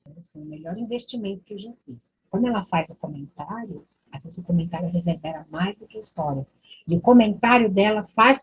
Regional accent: São Paulo, Brazil; now in Curitiba, Brazil; Eu moro em Curitiba, eu sou de São Paulo, mas eu moro em Curitiba há mais de 20 anos, eu adotei essa cidade e adoro.

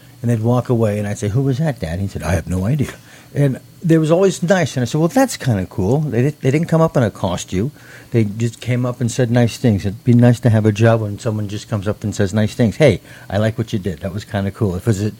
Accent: Tampa, Florida, United States; also born or lived in Iowa; I was born in Iowa in 1963, and then in the summertime in 1963, and then by that Labor Day, my dad got a job in Tampa.

